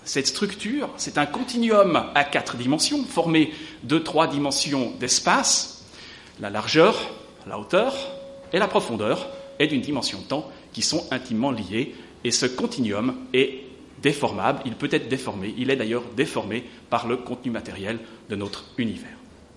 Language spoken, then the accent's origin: French; Switzerland; Et comme je suis suisse